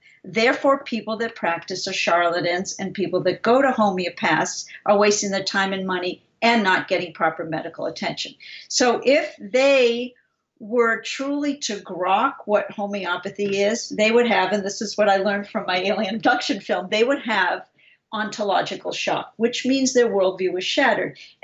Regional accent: Boston, Massachusetts, United States; also born or lived in Santa Fe; part of the reason I was so skeptical is I'm from Boston and I'm in the mecca of the medical world.

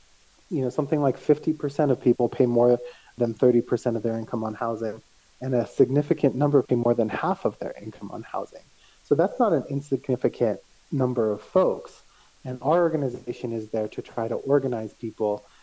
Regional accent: Santa Fe, New Mexico, United States; Well, I was born and raised here in Santa Fe.

